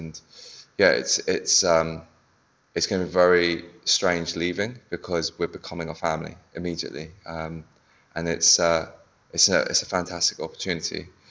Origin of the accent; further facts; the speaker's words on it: London, United Kingdom; now in Berlin, Germany; So I'm from London. Well, my studio is there. … I am in Berlin